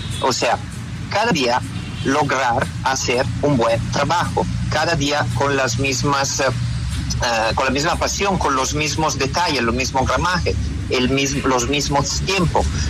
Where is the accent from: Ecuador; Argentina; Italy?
Italy; Spanish is a second language; now in Colombia; porque yo vengo de Italia. Soy italiano 100%, pero ya soy colombiano de adopción